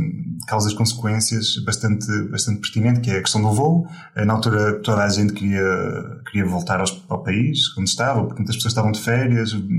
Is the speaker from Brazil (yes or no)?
no; Viana do Castelo, Norte, Portugal; now in Porto, Portugal; não ir logo para a minha cidade natal, que é Viana do Castelo, para não ir logo ter com a família